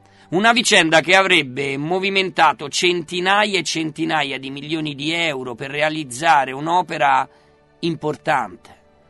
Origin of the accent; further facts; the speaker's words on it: Rome, Lazio, Italy; Intanto, da romani, prendiamo atto che la nostra amata mamma Roma sprofonda